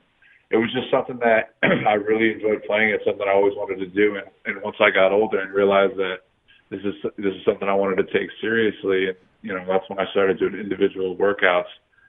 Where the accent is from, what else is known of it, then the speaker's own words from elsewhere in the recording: Las Vegas, Nevada, United States; And growing up in Vegas, going to games all the time, you always heard people, you know, talking about, oh, back in the day